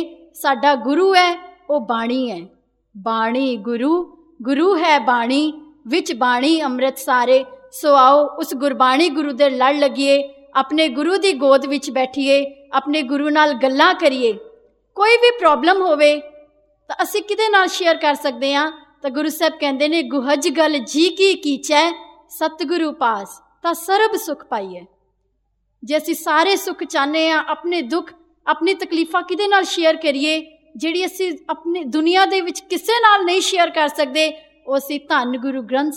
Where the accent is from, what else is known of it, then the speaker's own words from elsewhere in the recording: Punjab, India; now in United Kingdom; ਅਸੀਂ ਪੰਜਾਬ ਤੋਂ ਆਏ ਹਾਂ ਸਾਰੇ ਜਣੇ